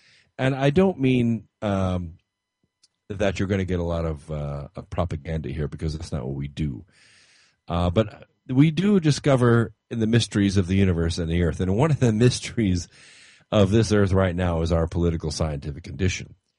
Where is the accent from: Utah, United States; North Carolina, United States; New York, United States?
North Carolina, United States; we made the case for our state, for North Carolina